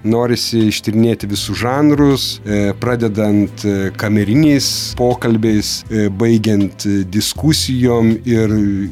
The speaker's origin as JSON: {"language": "Lithuanian", "region": "Samogitia", "country": "Lithuania", "said": "šiaip aš nesu dzūkas, aš esu žemaitis"}